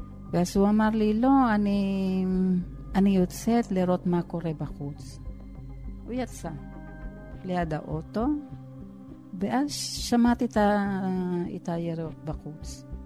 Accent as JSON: {"language": "Hebrew", "country": "Philippines", "second_language": "Hebrew", "said": "אני לא ישראלי, אני פיליפיני."}